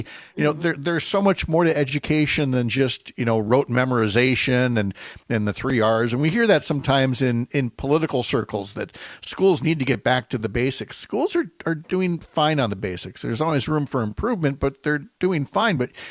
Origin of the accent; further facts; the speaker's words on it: St. Paul, Minnesota, United States; There's a special place for me about this because of growing up in St. Paul.